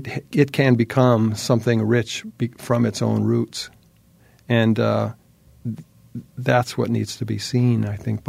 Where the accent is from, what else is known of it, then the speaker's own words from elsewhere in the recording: Hawaii, United States; I grew up in Hawaii, and the garbage men in Hawaii are fantastic.